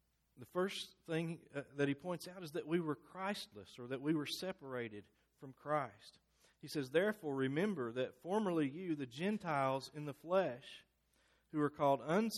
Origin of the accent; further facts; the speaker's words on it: Kentucky, United States; I grew up in Kentucky, a big Kentucky basketball fan.